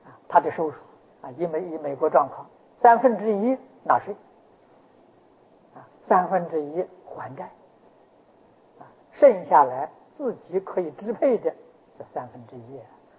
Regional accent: China; 我们中国人常讲啊，无债一身轻啊

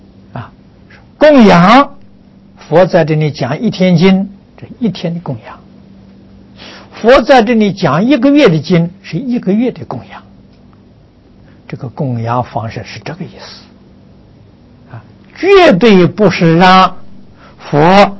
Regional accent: China; 我们中国人讲气氛的

